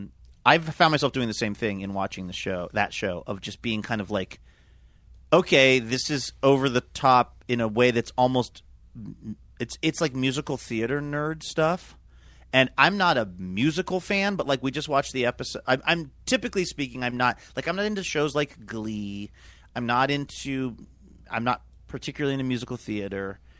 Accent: Seattle, Washington, United States; And I know a lot of them because I grew up in Seattle.

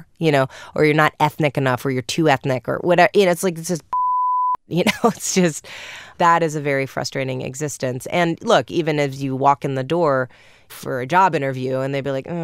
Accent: New York, United States; I'm from New York. I don't even know why.

